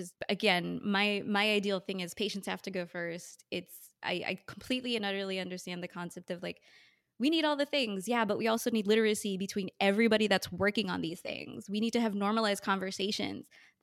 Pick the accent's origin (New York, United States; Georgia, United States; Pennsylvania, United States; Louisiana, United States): New York, United States; So I'm from New York. So all the hospitals I ever talk about are in New York.